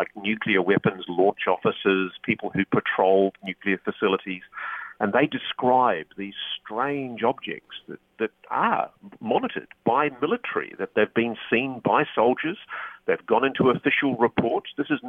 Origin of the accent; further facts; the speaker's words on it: Australia; there was a lot of goodwill towards me as an Australian journalist